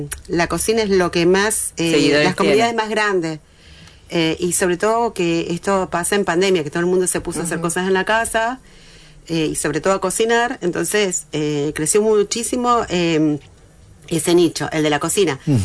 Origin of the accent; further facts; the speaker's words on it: Santa Fe, Argentina; yo soy muy santafesina, quecha, guaraní y mocoví